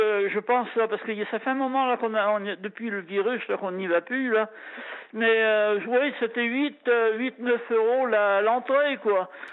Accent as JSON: {"language": "French", "region": "Pays de la Loire", "country": "France", "said": "moi, je suis de la Vendée, là, je suis à côté de l'océan, là."}